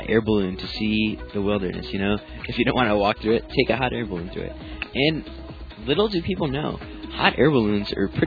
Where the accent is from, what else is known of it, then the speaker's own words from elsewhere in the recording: Midwest, United States; We're from the Midwest.